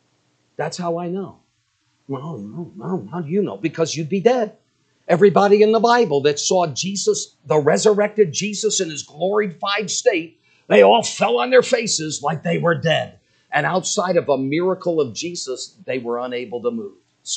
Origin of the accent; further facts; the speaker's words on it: Arizona, United States; the landscape was something like you'd find in my home state of Arizona.